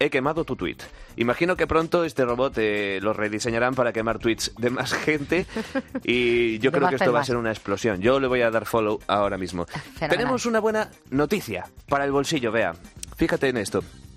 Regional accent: Galicia, Spain; Soy el único gallego al que no le gusta el marisco en el mundo.

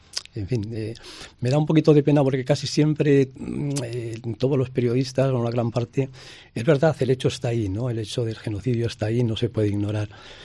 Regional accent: Ávila, Castile and León, Spain; ha circulado ya por más de 20 ciudades y pueblos, entre ellos mi tierra, Ávila, Madrid.

